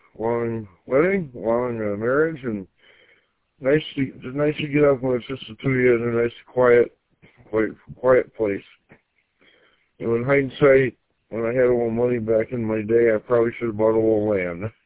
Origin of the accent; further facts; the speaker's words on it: Gaylord, Michigan, United States; also born or lived in Grand Rapids; And I was ultimately born in Grand Rapids, although I was raised in Gaylord, Michigan. I live in Indian River right now. That's where I'm at now.